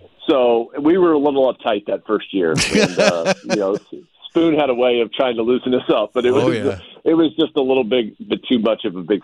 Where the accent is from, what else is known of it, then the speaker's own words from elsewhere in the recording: St. Louis, Missouri, United States; growing up in St. Louis, like you and I have, we've been following that program.